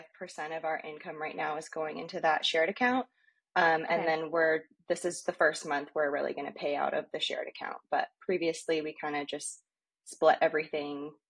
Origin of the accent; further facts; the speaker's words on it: California, United States; I was born and raised in California, so